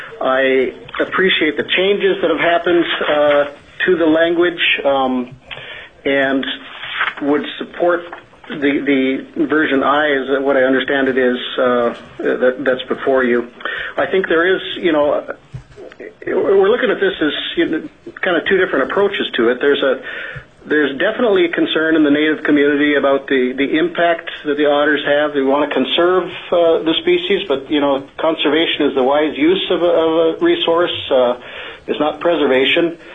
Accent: Sitka, Alaska, United States; I'm from Sitka

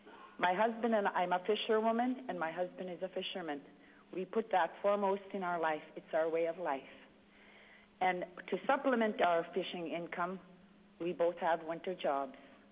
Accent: Dillingham, Alaska, United States; I'm from Dillingham, Clark's Point, and Eacock.

